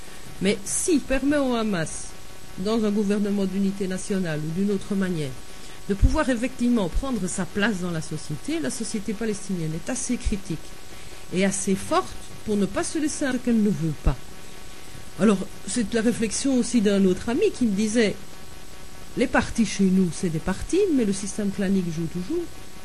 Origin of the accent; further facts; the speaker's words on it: Belgium; je ne dis pas ça en tant que belge historien